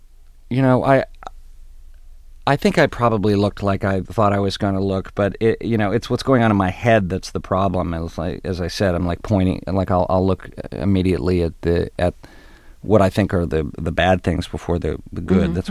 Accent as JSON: {"language": "English", "town": "Ottawa", "region": "Ontario", "country": "Canada", "tie": "born or raised there", "said": "I grew up in Canada, in Ottawa, Canada, and. You know, with my mom"}